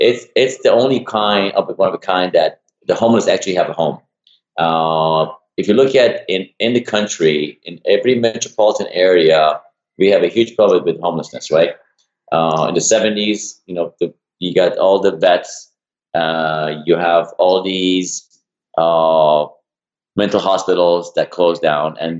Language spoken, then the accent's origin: English; Iran; now in United States; when I moved to the States from Iran in 84, you know, I was so fear of speaking in front of people and I would just break, shut down.